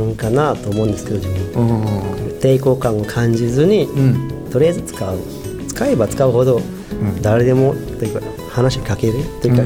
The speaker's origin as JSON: {"language": "Japanese", "country": "Malaysia", "tie": "born or raised there", "first_language": "English", "second_language": "Japanese", "said": "そうですね、向こうの公用語はマレーシア語で、準公用語は英語ですね。"}